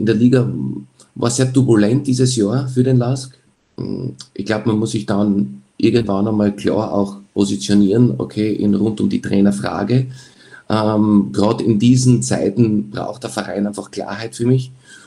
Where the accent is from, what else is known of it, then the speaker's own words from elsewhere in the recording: Graz, Styria, Austria; Hätte ich auch unterschrieben, als Grazer nach 18 Runden jetzt da gegen Ende dieses Jahres auf Platz 2 zu stehen